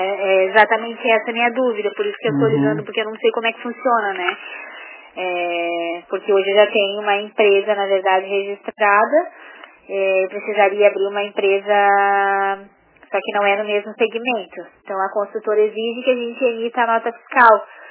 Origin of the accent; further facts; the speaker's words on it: São José, Santa Catarina, Brazil; Não, eu sou de São José